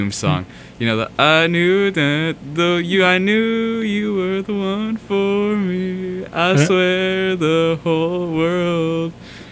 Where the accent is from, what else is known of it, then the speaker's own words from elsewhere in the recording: United Kingdom; one of the few things I have to be, like, proud about being British is drum and bass.